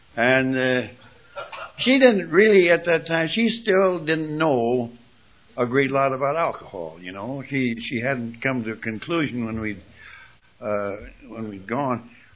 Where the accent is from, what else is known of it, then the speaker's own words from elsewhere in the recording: Wyoming, United States; I used to dance all and go to dances every night back in my home country in Wyoming.